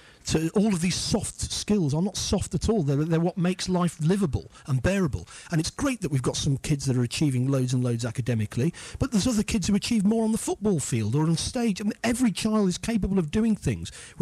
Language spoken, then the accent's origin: English; Widnes, North West England, United Kingdom; I'm from Widnes originally.